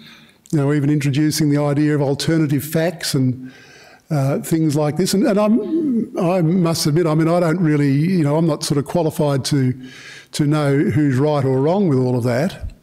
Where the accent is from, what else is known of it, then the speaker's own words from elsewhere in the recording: Australia; I know I'm an Australian man, I'm not a woman